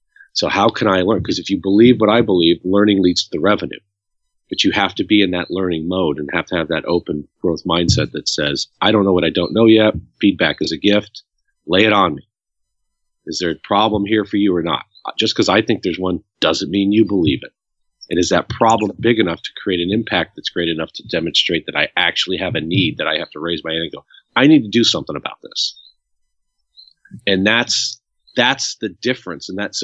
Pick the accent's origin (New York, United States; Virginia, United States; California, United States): California, United States; I grew up here in the Valley, so I remember Magic